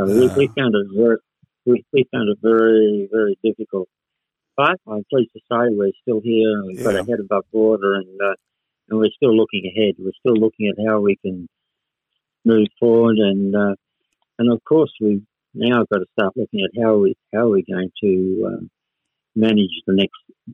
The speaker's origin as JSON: {"language": "English", "town": "Casino", "region": "New South Wales", "country": "Australia", "said": "We're very proud of where we come from. Mm. And we like to recognise the fact that we are from Casino, distinct from the Northern Rivers or whatever other destination you might have."}